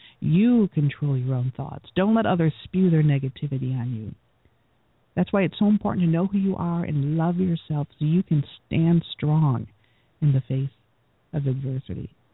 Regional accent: Michigan, United States; I just love Petoskey Stones because I'm from Michigan, and they're all unique

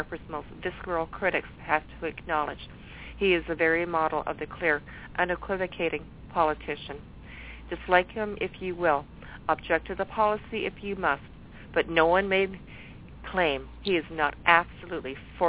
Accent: Canada; when you read things like this, as a Canadian, my chest it swells with pride in that Canada has taken very much an absolute position on our support of Israel

